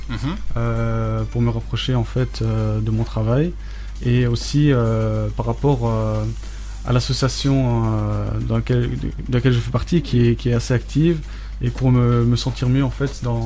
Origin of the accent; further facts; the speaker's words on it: France; now in Luxembourg; Bon, étant d'origine française, le thème actuel dans mon pays d'origine, c'est les élections présidentielles.